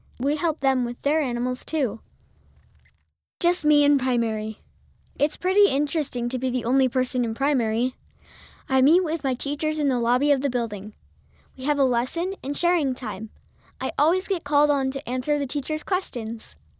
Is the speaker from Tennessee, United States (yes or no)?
no; New Mexico, United States; I'm from New Mexico, USA.